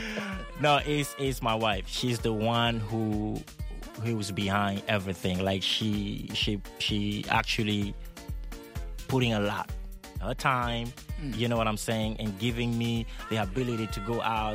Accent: Cameroon; now in United States

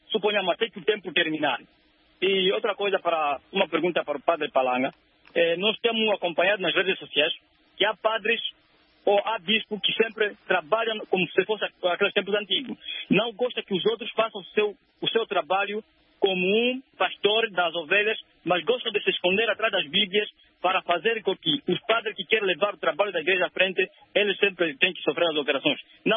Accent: Angola; Mas o meu ponto que me preocupa como angolano, cidadão

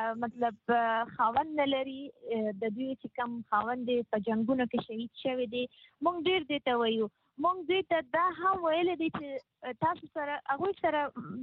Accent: Afghanistan; ځکه چې مونږ خپل افغان یو

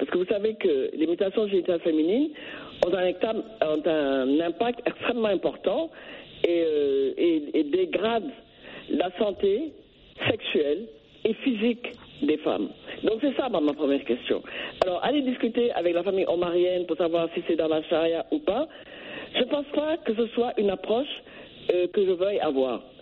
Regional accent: Senegal; et plus précisément au Sénégal, puisque je suis sénégalaise

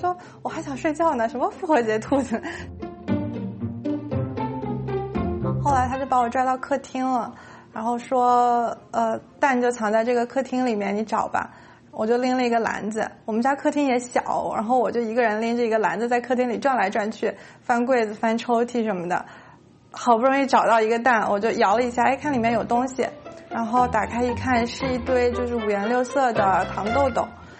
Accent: China; moved away as an adult; now in United States; 我是从小在中国长大，然后来这边学习工作，

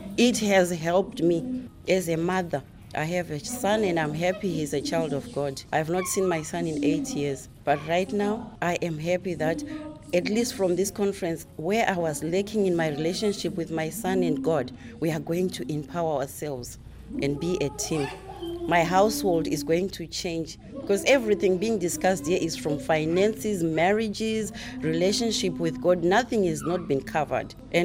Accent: Mabvuku, Harare, Zimbabwe; I'm from Zimbabwe, Harare, Masasa Park. I grew up in Mavuku.

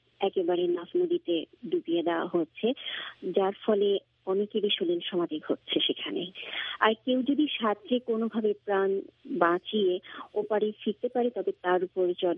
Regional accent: Bangladesh; সার্বিক আমরা বাংলাদেশি হিসেবে যে পরিমাণ সুযোগ সুবিধা ভোগ করে থাকি

